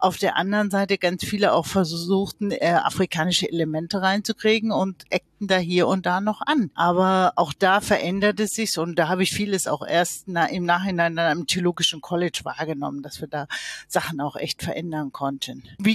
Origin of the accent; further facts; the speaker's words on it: North Rhine-Westphalia, Germany; Ich komme aus Wittgenstein. Das ist eine Region in Deutschland, die fast kein Mensch kennt. Das ist neben dem Siegerland, ungefähr 150 Kilometer nördlich von Frankfurt. Aus einer ganz reformierten, kleinen Gegend, wo viel Wald, aber halt auch ein paar Dörfer sind